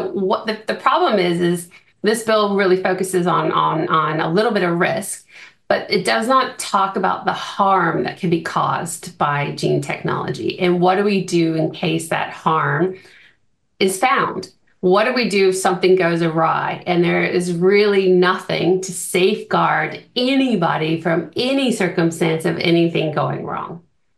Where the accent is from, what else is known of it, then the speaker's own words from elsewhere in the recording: United States; now in New Zealand; it's like this island paradise that as an American, this is the way we think about New Zealand.